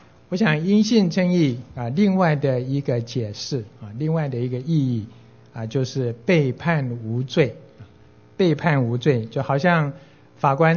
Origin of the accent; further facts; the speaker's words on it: China; 我们中国人